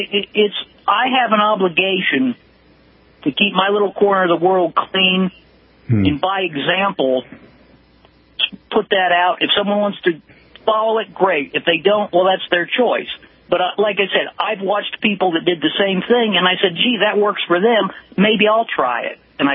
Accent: Florida, United States; No, I actually am a cracker. I was born and raised in Florida.

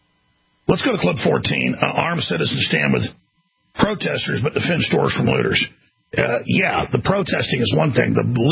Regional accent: Dallas, Texas, United States; Now, I grew up in Dallas. I had a lot of black friends. And I also got attacked because I was white.

